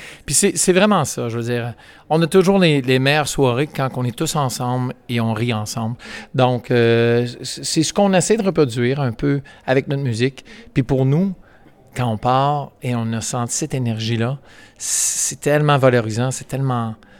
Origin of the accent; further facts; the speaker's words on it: Ontario, Canada; Moi, j'habite à Ottawa. Donc, moi, je suis franco-ontarien de la région de la capitale nationale du Canada.